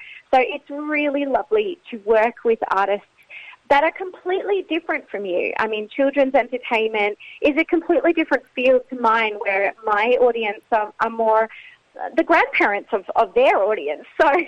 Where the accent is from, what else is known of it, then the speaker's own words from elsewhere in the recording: Brisbane, Queensland, Australia; Well, I grew up in Brisbane